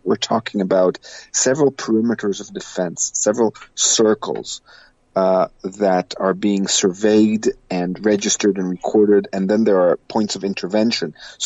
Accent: Ra'anana, Central District, Israel; It reminded me of growing up in Ranana, the little Pretoria, as we used to call it

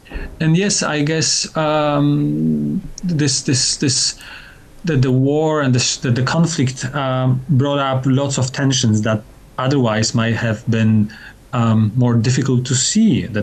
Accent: Kraków, Lesser Poland, Poland; English is a second language; I'm not Jewish. I'm coming from Kraków, Poland. My family lived in that very city for generations, actually in the neighborhood of Kraków, which was dominated by the Krakowian Jews.

